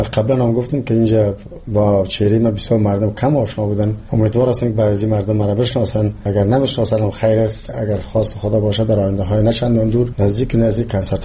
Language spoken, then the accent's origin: Persian; Jalalabad, Nangarhar, Afghanistan; born there; من خودم یک تاجک و که از پنجشیر، پدر مادرم از پنجشیر است، ولی من در جلال‌آباد تولد شدم. ولی من افتخار میکنم هر دوی زبان بر من زبان مادریم است.